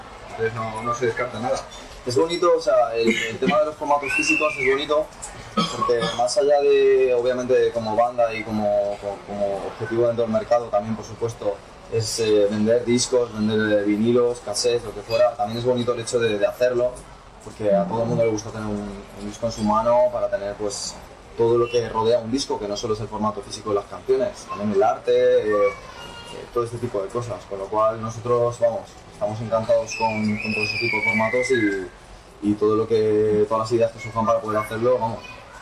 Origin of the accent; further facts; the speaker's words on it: Madrid, Community of Madrid, Spain; Somos de Madrid.